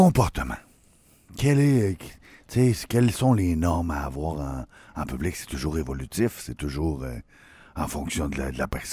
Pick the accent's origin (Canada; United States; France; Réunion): Canada; Quebec; Moi, je viens de la Côte-Nord.